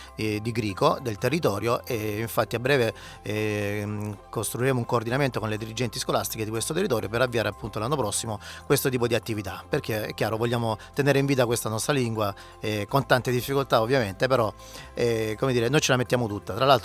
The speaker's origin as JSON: {"language": "Italian", "town": "Castrignano", "region": "Apulia", "country": "Italy", "said": "anche io sono di Castrignano, mia madre è di Martano"}